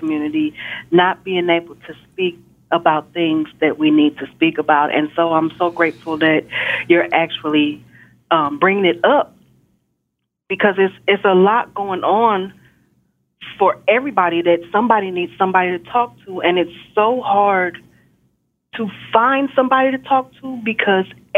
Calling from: Texas, United States; I'm calling from Texas.

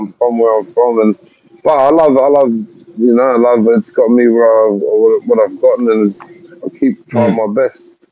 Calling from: Kingswood, New South Wales, Australia; Yeah, I'm at home. I'm in Kingswood.

